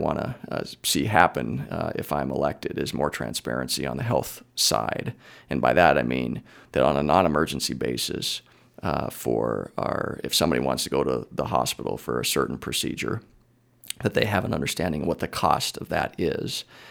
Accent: Anaconda, Montana, United States; I born and raised in Anaconda, fourth generation Montanan, graduated from the University of Montana

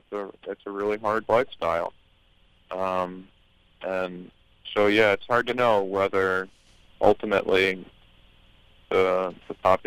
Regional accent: Chestertown, Maryland, United States; people getting priced out of homes the way they are in my hometown of Chestertown or in many small communities, say Rock Hall or, you know, St. Michael's in Oxford. My family's all from Oxford

